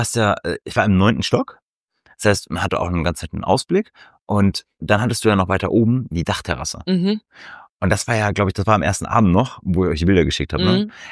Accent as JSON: {"language": "German", "town": "Stade", "region": "Lower Saxony", "country": "Germany", "said": "Wo kommst du her? Ich so, aus Stade."}